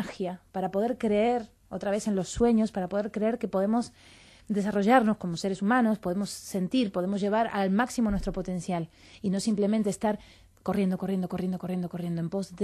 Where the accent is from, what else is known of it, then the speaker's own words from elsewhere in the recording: Argentina; accent: Argentine; justo ahora que necesito mi acento argentino no viene.